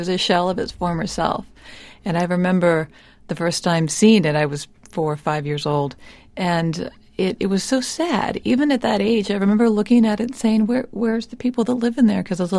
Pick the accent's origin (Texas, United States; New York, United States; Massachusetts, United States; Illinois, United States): Illinois, United States; Beardstown; You could find them all around Beardstown, the name of my hometown, like you said, mm-hmm. on the river.